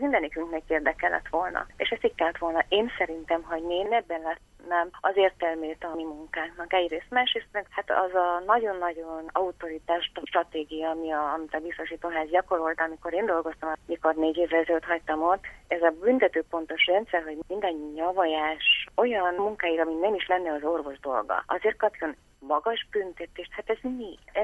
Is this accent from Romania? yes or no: yes; Székely Land, Romania; De ha én arra gondolok, hogy én Székelyföldről származom